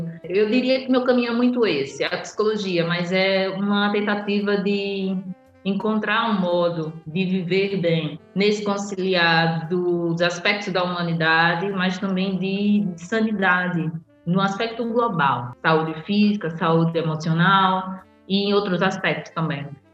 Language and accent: Portuguese; Aracaju, Sergipe, Brazil; now in Portugal; que eu sou natural dessa cidade, do estado de Sergipe, Brasil. Quando você diz que ela é internacional, gente, eu nasci em Aracaju, tenho muito orgulho de minha terra